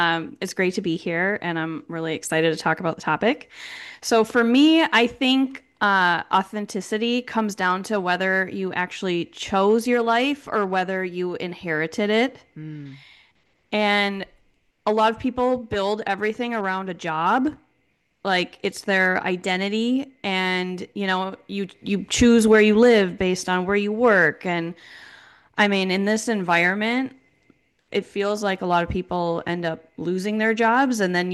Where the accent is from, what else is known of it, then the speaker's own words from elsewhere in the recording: Minneapolis, Minnesota, United States; Yeah, so I grew up just outside of Minneapolis, Minnesota